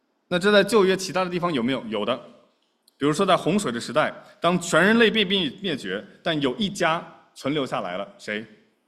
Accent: China; moved away; 我当时从中国过来的时候带了一批书

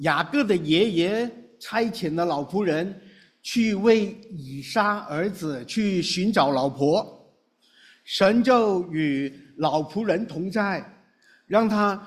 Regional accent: China; 我们中国人有句俗话说，外甥都多像舅舅啊

